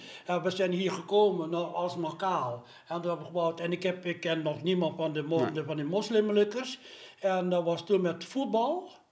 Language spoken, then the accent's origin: Dutch; Vught, North Brabant, Netherlands; also born or lived in Indonesia; now in Waalwijk, Netherlands; We zijn toen gegroeid in Vught.